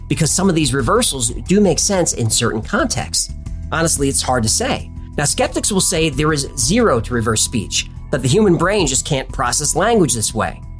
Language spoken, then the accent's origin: English; United States; And I can understand either of these, but I'm an American.